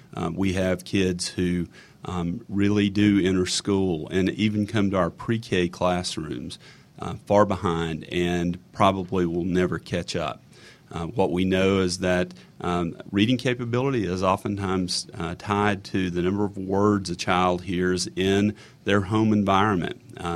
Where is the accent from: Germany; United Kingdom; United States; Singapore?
United States; North Carolina; born there; Well, I was born in North Carolina and was given up for adoption at birth. My parents adopted me from the child welfare system in North Carolina